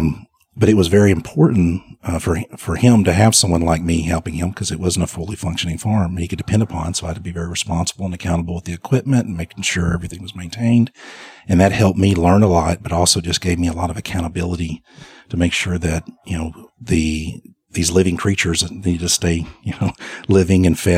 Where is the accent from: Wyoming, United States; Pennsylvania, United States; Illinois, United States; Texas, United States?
Texas, United States; Beckville; Yeah, I grew up in Northeast Texas, in a town probably no one's ever heard of called Beckville, Texas. 904 people.